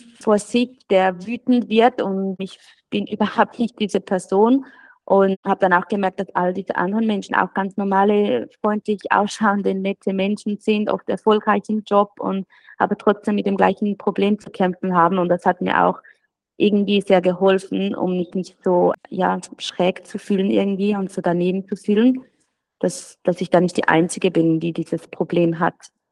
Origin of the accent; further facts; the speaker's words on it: Switzerland; ich bin aus der Schweiz, ich habe ein Baby und einen Ehemann